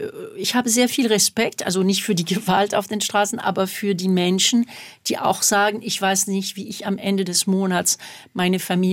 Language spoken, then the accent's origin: German; Marseille, Provence-Alpes-Côte d'Azur, France; German is a second language; now in Germany; ich bin 64 geboren und bin ein Kind des Élysée-Vertrags. Das heißt, ich bin in Marseille aufgewachsen